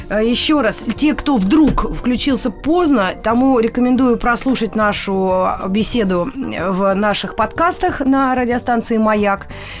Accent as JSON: {"language": "Russian", "region": "Moscow", "country": "Russia", "said": "я как москвичка такая мерзопакостная с акцентом, сноб такой отвратительный."}